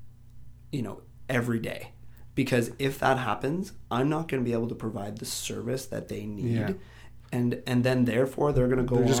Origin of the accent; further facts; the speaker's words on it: Lindsay, Ontario, Canada; For me personally, I find growing up in Lindsay, there's so many businesses that I truly do love in town.